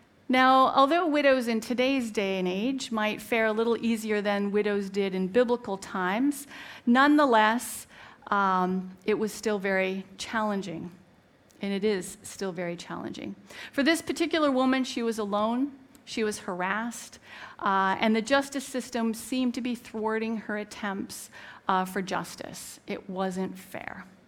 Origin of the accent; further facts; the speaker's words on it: Canada; She had snow to shovel because we're Canadian.